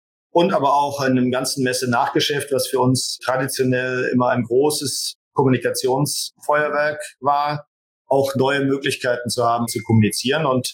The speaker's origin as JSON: {"language": "German", "region": "Rhineland", "country": "Germany", "said": "Und natürlich als Rheinländer liegt das in der DNA, ist man natürlich auch ein bisschen gesellig."}